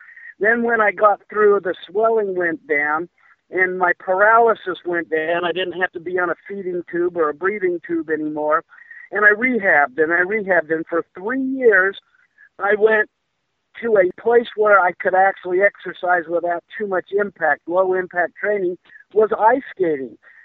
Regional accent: Utah, United States; also born or lived in Seattle, Washington; Well, I was born in Seattle, Washington. I moved to Utah. My dad was an engineer and the base commander at Hill Air Force Base.

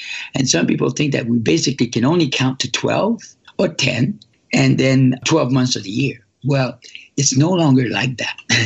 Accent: Sept-Îles, Quebec, Canada; born there; also born or lived in Montreal; I was born in Northern Quebec in a small town called Sept-Îles. My parents both lived there

